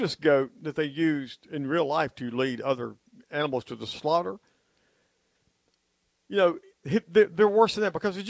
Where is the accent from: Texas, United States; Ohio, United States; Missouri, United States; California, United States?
Texas, United States; I come up from Texas.